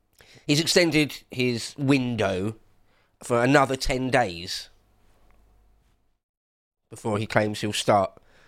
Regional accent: England, United Kingdom; I'm an Englishman

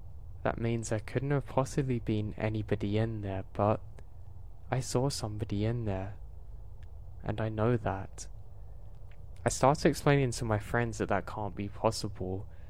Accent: Rhode Island, United States; Now I'm from Rhode Island, and my friend and I have always been interested in paranormal hotspots around the state.

